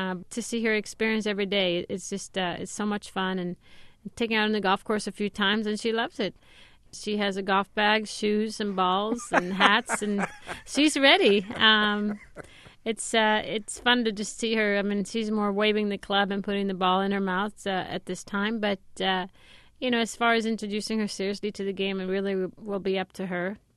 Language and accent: English; Sweden; English is a second language; Well, sure. I mean, when you think of Sweden, you might not think of golf.